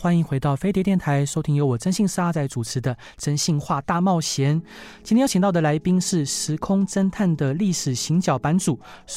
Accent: Taoyuan, Taiwan; 老师，那我想请教您，譬如说像我的老家是在桃园

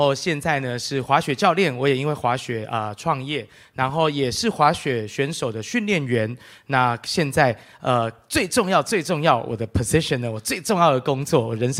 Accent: Taiwan; 因为我父亲是韩国人，我是韩国跟台湾混血儿。那我从小在台湾长大，妈妈呢是这个就是台南的本省人，所以我很多时候夏天也都是在台南度过的，所以其实我的外台语跟比外韩文更加练邓啦

